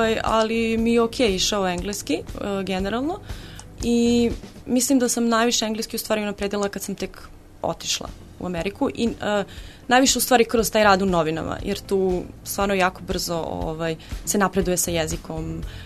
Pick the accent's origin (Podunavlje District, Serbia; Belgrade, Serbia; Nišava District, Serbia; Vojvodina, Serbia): Belgrade, Serbia; Rođena sam u Beogradu, imam 27 godina, znači 98 godište.